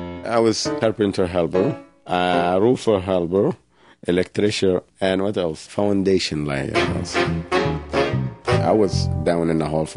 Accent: Egypt; now in United States; I'm Egyptian American and African.

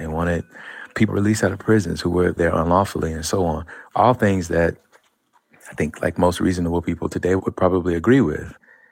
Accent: Birmingham, Alabama, United States; Well, I'm from down the road in Birmingham, okay.

